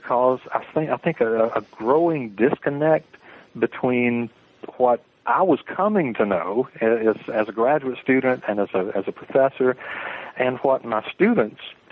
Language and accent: English; the South, United States; I'm from the South generally. I'm sort of an Army brat. We lived a number of places. But I suppose living in the South, growing up in the South, it's hard to get away from history.